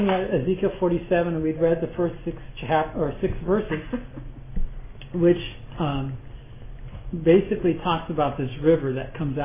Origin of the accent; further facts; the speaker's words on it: Liverpool, North West England, United Kingdom; J.C. Ryle, who's from my hometown of Liverpool, in 1900